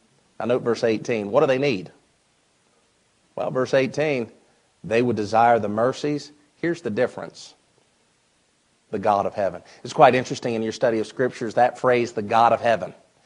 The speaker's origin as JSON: {"language": "English", "region": "the South", "country": "United States", "tie": "born or raised there", "said": "I grew up in the South. My granddaddy was a sharecropper and a pig farmer."}